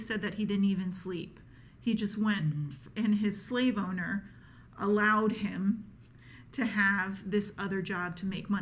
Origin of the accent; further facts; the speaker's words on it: Washington, District of Columbia, United States; because of the way that I grew up, and growing up in Washington, D.C. area, I thought, well, you know, Christians vote one way and non-Christians vote another way.